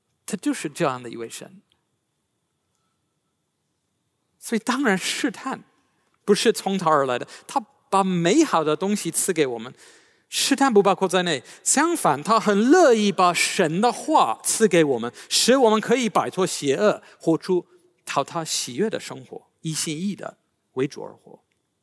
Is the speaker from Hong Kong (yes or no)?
no; United Kingdom; Chinese is a second language; 但是我们英国人觉得这个已经算寒冷的。